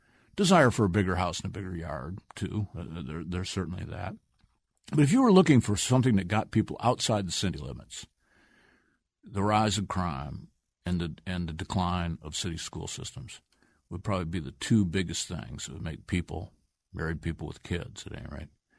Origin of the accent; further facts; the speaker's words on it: Toledo, Ohio, United States; I come from Toledo, Ohio, a city that basically no longer exists. I mean, it's just kind of it's a donut city. There's suburbs all around it, and there's a hole in the middle.